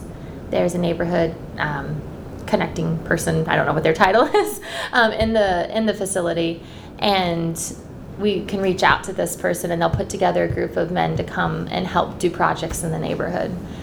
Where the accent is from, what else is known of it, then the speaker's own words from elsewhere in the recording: Indianapolis, Indiana, United States; I grew up on the north side of Indianapolis. Hamilton County, but Indianapolis address, so about 101st and Meridian.